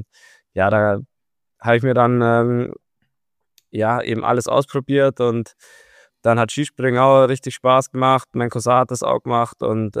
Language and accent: German; Oberstdorf, Bavaria, Germany; born there; ich bin in Oberstdorf geboren und jeder, der Oberstdorf kennt, weiß, da wird der Skisport gelebt